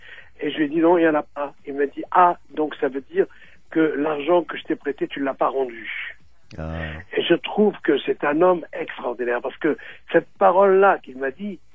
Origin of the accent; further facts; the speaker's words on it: Algiers Province, Algeria; born there; moi je suis né donc en Algérie, à côté d'Alger, enfin à Bellecour, c'est une sorte de bidonville, enfin une zone quoi.